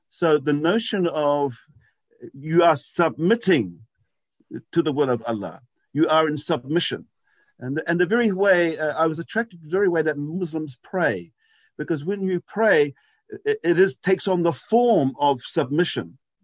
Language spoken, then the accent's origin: English; New Zealand; So I'm Scottish and Māori, but more Māori because I live here.